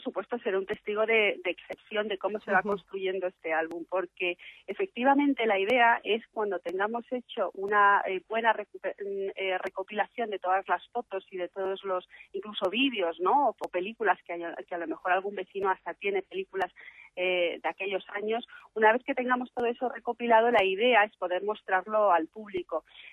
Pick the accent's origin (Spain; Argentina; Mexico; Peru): Spain; Madrid, Community of Madrid; born there; now in Las Rozas, Spain; Pero yo no soy roceña de nacimiento, yo nací en Madrid